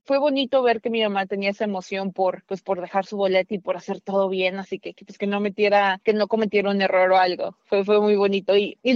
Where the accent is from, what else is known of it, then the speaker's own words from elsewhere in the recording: Mexico; now in United States; Es de México, somos de México, y nunca había votado en México.